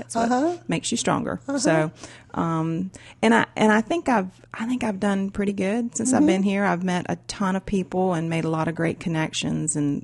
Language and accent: English; New Bern, North Carolina, United States; now in Carrboro, United States; I am from New Bern, North Carolina. I'm a native New Bernian, and my last position was with the city of New Bern.